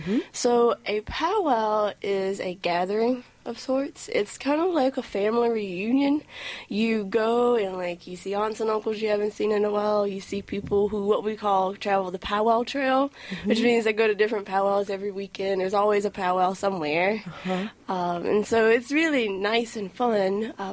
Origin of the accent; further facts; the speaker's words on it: North Carolina, United States; He's from Colorado, and I'm from North Carolina.